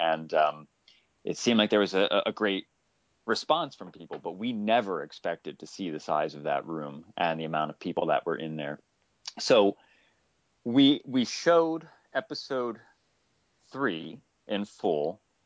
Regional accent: Philadelphia, Pennsylvania, United States; a lot of people know us because we're from Philly

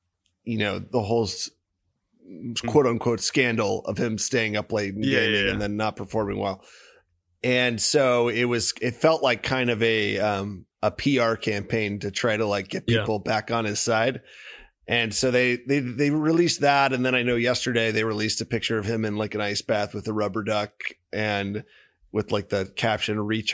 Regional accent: Dallas, Texas, United States; born there; I was born in Dallas in 1984.

